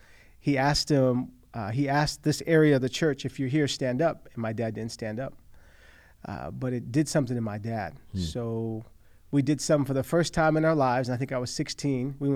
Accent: California, United States; Yes. Yeah, West Coast kid all

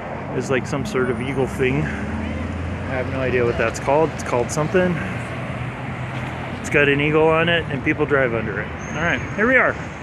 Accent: Phoenix, Arizona, United States; No, I'm from Phoenix.

